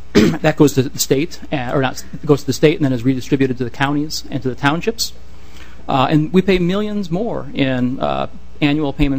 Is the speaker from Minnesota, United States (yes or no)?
yes; Minnesota, United States; I'm a Minnesotan, born and raised here.